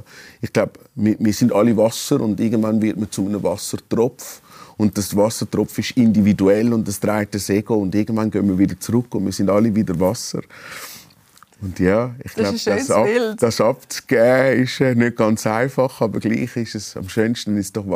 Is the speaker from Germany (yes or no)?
no; Switzerland; ich bin ein Seebub, ich bin am See aufgewachsen.